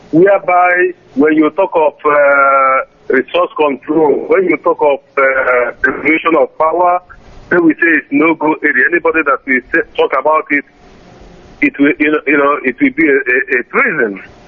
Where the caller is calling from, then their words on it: Verona, Veneto, Italy; I'm calling from Verona, Italy.